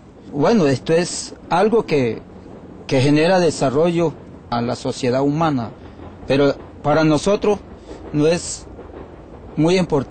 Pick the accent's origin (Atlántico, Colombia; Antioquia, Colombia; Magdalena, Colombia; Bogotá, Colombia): Magdalena, Colombia; Spanish is a second language; Vengo de la Sierra Nevada de Santa Marta, del pueblo Kogi. Que en la sierra existimos cuatro pueblos indígenas, que son los Cancuamo, los Arhuaco, los Huihue y los Kogi.